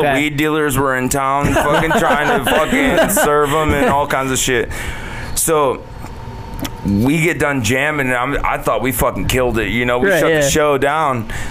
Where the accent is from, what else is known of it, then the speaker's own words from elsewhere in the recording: Canada; I'm extra Canadian, so like I say.